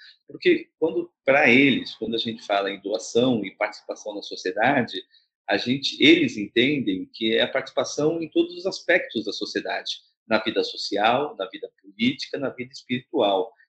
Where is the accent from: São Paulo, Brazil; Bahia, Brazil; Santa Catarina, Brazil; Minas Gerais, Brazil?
São Paulo, Brazil; Aqui em São Paulo, eu sou de São Paulo